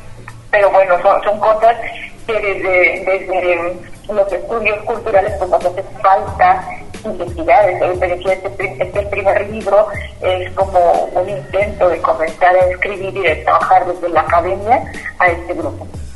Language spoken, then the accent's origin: Spanish; Mexico; Somos mexicanos, somos católicos, o somos cristianos, o somos evangélicos